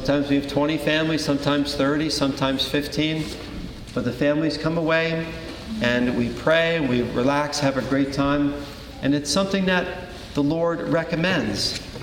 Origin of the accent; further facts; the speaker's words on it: Philadelphia, Pennsylvania, United States; Growing up in Philadelphia, we had St. Joseph in the Hills in Malvern, Pennsylvania.